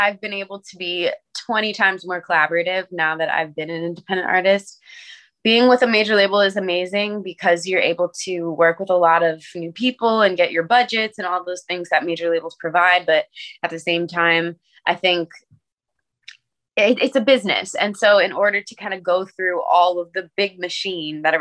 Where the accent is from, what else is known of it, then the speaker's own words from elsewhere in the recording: Kentucky, United States; born there; Yeah, I was born in Kentucky. I didn't actually grow up there though